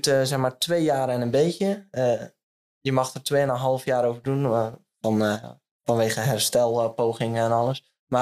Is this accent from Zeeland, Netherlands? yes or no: yes; Zeeland, Netherlands; Ik ben 22 en kom ook uit Zeeuws-Vlaanderen.